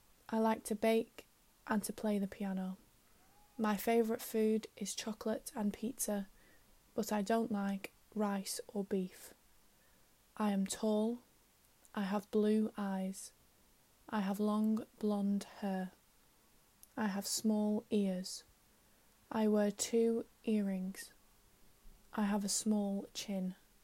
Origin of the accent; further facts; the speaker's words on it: Preston, North West England, United Kingdom; I come from England in a city called Preston. I am 20 years old.